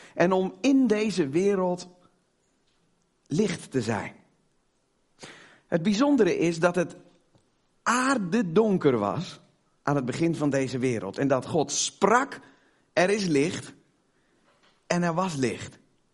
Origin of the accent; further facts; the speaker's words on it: Almere, Flevoland, Netherlands; Ik kom uit Almere.